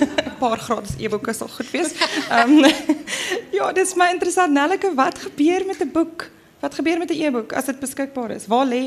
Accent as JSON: {"language": "Afrikaans", "town": "Beaufort West", "region": "Western Cape", "country": "South Africa", "tie": "born or raised there", "said": "ek kom van die Karoo af. Ek het groot geword op een plaas na by Beaufort West."}